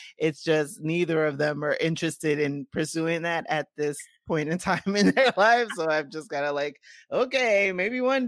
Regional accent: New York City, New York, United States; when I look back on my own experience growing up in New York City

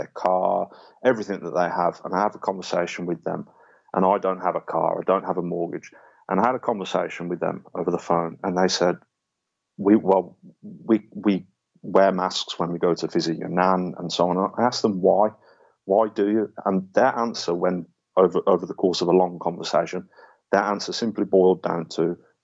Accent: Birmingham, West Midlands, United Kingdom; I'm from Birmingham.

